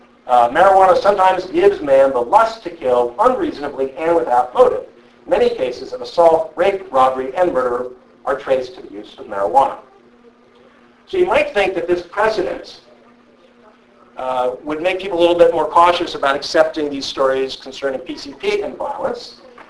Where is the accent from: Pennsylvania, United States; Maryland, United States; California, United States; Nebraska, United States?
Pennsylvania, United States; Charlie Dent, who's a Republican congressman from my home state, Pennsylvania